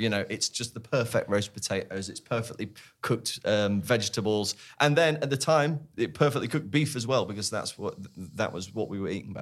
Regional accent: Sheffield, Yorkshire and the Humber, United Kingdom; We grew up in Sheffield

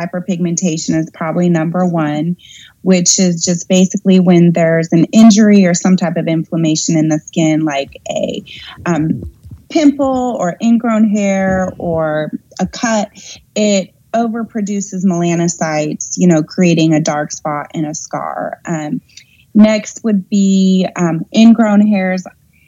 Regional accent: California, United States; now in Charlotte, United States; And growing up in California, which was a little bit more, you know, forward with the cosmetic industry, I was around estheticians, 25 years ago. And so then when I moved to Charlotte later

